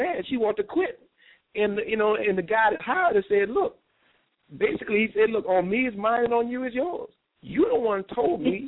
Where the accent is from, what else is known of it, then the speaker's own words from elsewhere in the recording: Abbeville, Louisiana, United States; back home in a little country town I grew up in, which is called Abbeville, Louisiana. And I love my hometown because it's just so real.